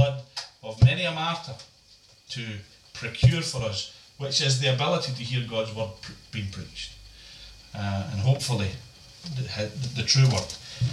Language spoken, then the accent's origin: English; Larkhall, Scotland, United Kingdom; I remember being, you know, quite young, growing up in Lark Hall.